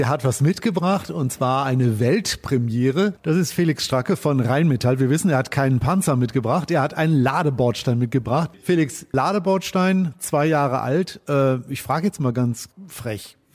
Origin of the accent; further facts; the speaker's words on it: Detmold, North Rhine-Westphalia, Germany; ich komme auch aus NRW. Ich komme zwar aus Detmold